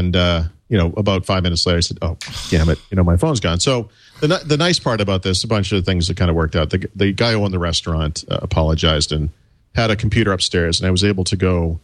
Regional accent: United States; I don't have to wear white sneakers or a logo T-shirt or a baseball hat for people to know that I'm American.

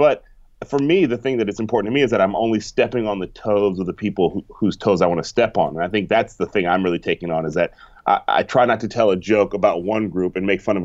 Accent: Berkeley, California, United States; And they say, where are you from? And I say, Berkeley.

